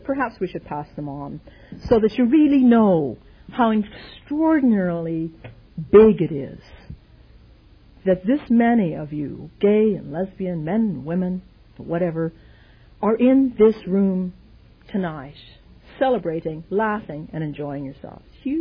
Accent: Ireland; You know, I grew up in Ireland with the nuns.

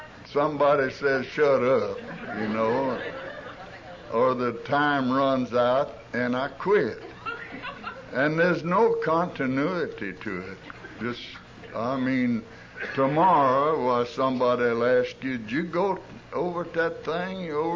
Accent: Arkansas, United States; I come from Arkansas by request.

